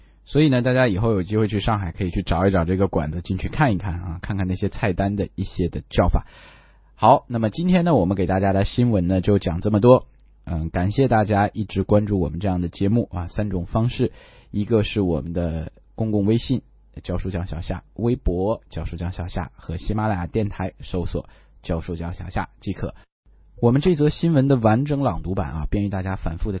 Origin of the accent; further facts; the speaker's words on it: China; 因为我们中国人向来以自己的这个食品的博大精深啊，无所不容无所不包啊。